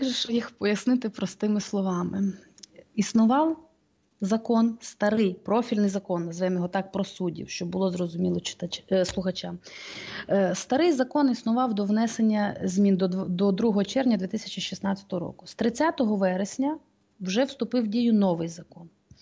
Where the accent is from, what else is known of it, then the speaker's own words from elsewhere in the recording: Rivne Oblast, Ukraine; Ні, я місцева, я з Полісся Рівненського